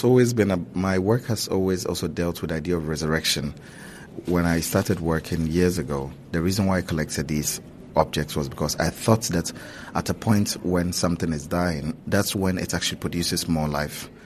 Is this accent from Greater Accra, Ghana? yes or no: yes; Accra, Greater Accra, Ghana; also born or lived in Tamale; I was born in Tamale in the late 80s, but I grew up in Accra.